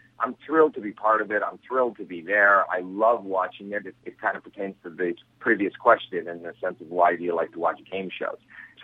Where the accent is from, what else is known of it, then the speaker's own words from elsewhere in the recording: Toronto, Ontario, Canada; now in United States; I grew up in Toronto, Canada, and it was the only place we ever vacationed.